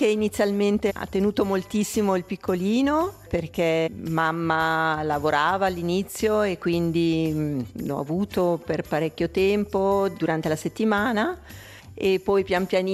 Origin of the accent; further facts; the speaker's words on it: Muralto, Ticino, Switzerland; Esattamente, sì, a Muralto.